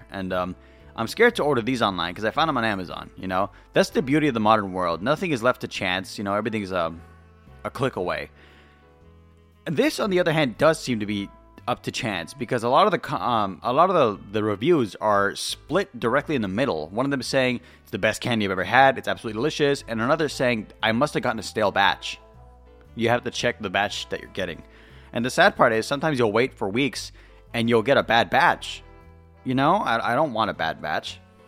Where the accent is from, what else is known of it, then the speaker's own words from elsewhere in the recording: United States; I'm from America, okay? And we have a very spice-heavy palate.